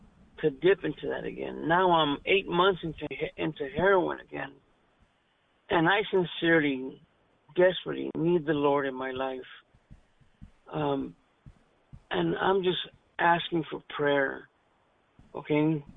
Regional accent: San Jose, California, United States; I'm from San Jose, California.

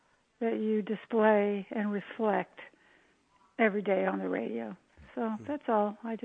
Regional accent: Texas, United States; I'm originally a Texan, about ninth generation Texan, but I've been out here for a long time, so California is my home.

